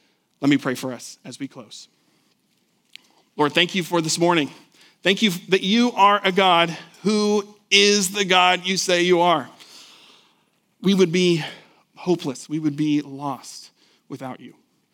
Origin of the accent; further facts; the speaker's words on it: Albuquerque, New Mexico, United States; I grew up, going back to another childhood memory, I grew up in Albuquerque.